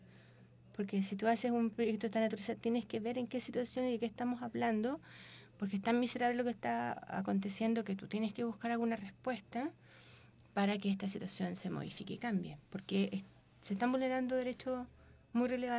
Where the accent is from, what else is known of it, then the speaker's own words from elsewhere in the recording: Chile; es sabido que nosotros somos bastante clasistas como chilenos.